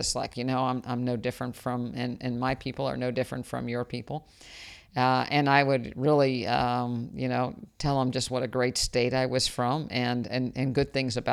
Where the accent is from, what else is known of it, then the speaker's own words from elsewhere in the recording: West Virginia, United States; You know, I'm from West Virginia, and, you know, I don't know how many, there's not very many listeners out there from West Virginia.